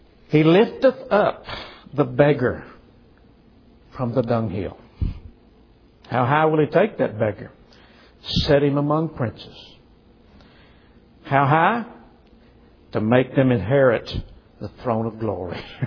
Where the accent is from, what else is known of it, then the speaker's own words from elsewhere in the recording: Kentucky, United States; See, I'm from Kentucky.